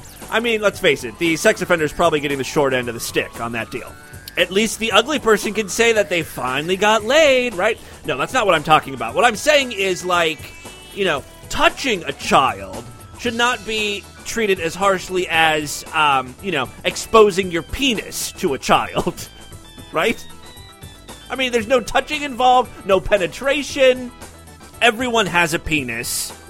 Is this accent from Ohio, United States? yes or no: yes; Ohio, United States; This one comes from Ohio. Ooh, a man... That's my home state.